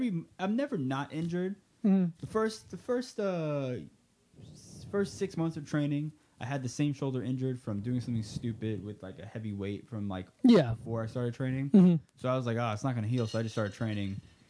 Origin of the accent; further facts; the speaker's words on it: New York, United States; I'm from New York. He's not from here.